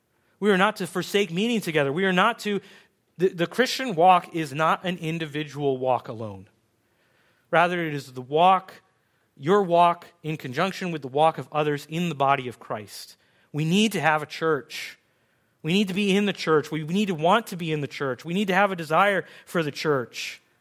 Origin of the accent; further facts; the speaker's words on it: Russia; moved away; I remember as a kid growing up in Russia, one of the hardest aspects of growing up in Russia is that no one comes and visits you.